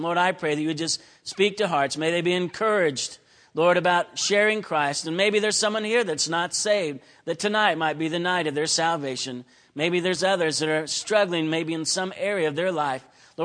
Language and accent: English; Wichita, Kansas, United States; Again, I grew up in Wichita, Kansas. My dad was a German background and my mom Scottish. Scottish and German. They got married, had six children. I was the last.